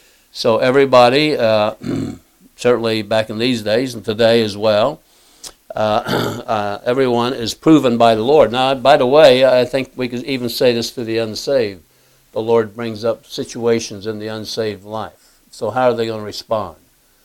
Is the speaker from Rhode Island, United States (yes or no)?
no; Indiana, United States; born there; So I was born in Indiana, so I'm a Hoosier. Yeah, Hoosier, I'm a Hoosier.